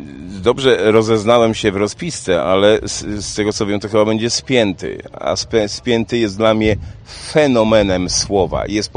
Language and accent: Polish; Ostróda, Warmian-Masurian Voivodeship, Poland